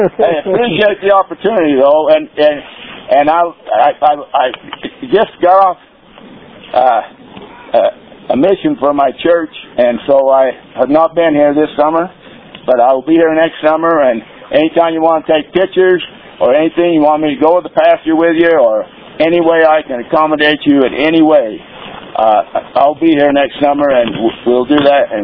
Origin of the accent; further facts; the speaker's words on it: Gunlock, Utah, United States; I've ran cattle most of my life between when I grew up in Gunlock, Utah, just not too far from here.